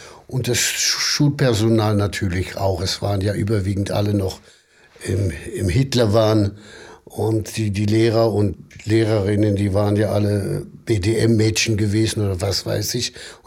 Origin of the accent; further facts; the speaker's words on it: Lublin, Lublin Voivodeship, Poland; born there; Ich wurde in Lublin im Ghetto geboren.